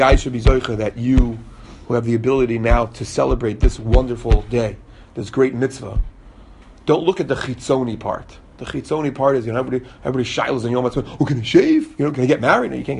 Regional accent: United States; You know, as an American, so it's a real chutzpah.

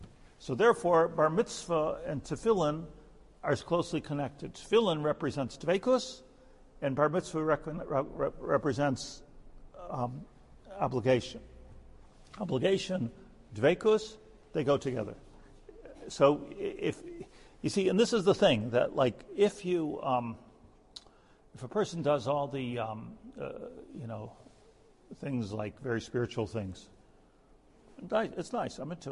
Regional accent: United States; growing up in America, just particularly, it's just the whole thing is all about one's rights.

